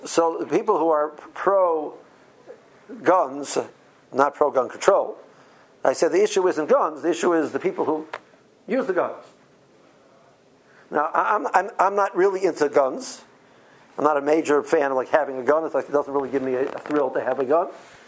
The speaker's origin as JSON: {"language": "English", "town": "Tel Aviv", "region": "Tel Aviv District", "country": "Israel", "tie": "born or raised there", "said": "I have to tell you that I grew up in Tel Aviv"}